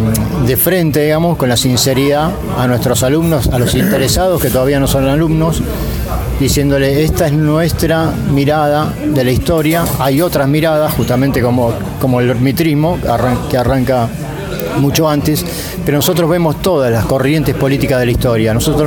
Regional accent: Buenos Aires, Argentina; born there; de mi querido San Telmo, ¿no? Yo no nací acá, nací en Capital, no nací en este barrio, digo. Pero mi barrio por adopción. Y vivo y milito acá en el barrio, tengo una acción política acá en San Telmo.

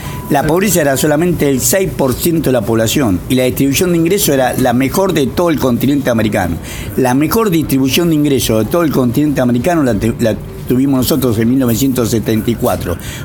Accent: Tucumán, Argentina; born there; Yo soy tucumano de nacimiento y no vivo acá.

